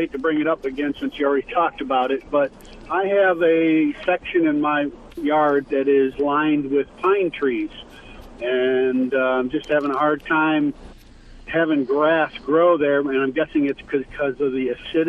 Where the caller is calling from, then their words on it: Westminster, Maryland, United States; Oh, Westminster, Maryland.